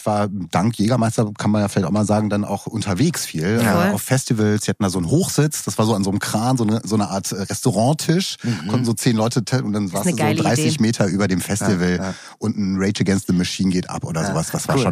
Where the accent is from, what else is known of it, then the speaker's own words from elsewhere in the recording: Wuppertal, North Rhine-Westphalia, Germany; ich bin ja in Wuppertal groß geworden.